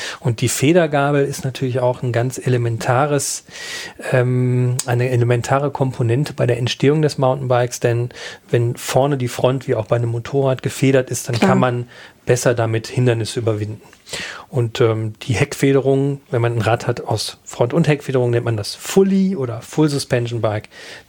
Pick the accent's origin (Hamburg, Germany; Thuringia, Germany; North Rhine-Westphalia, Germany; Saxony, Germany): North Rhine-Westphalia, Germany; Ich bin ein Kind des Ruhrgebiets